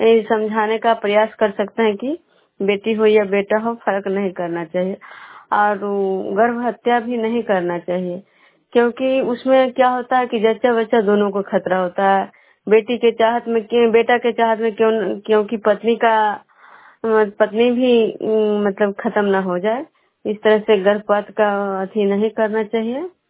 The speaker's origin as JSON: {"language": "Hindi", "region": "Bihar", "country": "India"}